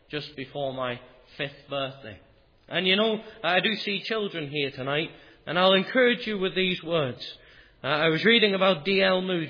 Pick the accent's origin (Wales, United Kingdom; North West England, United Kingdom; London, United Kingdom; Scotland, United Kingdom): North West England, United Kingdom; Liverpool; now in Bridlington, United Kingdom; I was originally from our Liverpool congregation and now from our Bridlington congregation. So for the first 16 years of my life, I was brought up in Liverpool.